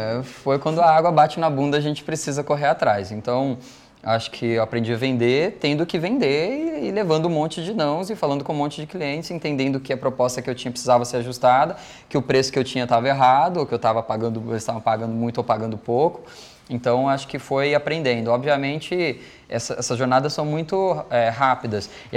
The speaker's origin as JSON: {"language": "Portuguese", "region": "Mato Grosso", "country": "Brazil", "said": "Eu sou engenheiro de computação, eu sou mato-grossense, engenheiro de computação."}